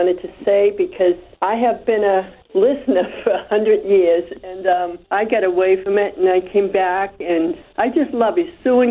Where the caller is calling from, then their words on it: Revere, Massachusetts, United States; Good morning. … from Revere.